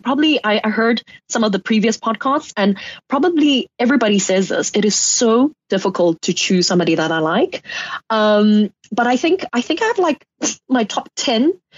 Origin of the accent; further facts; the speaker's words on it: Eastern Cape, South Africa; because I'm actually from the Eastern Cape. Whoop, whoop. So I grew up in that area.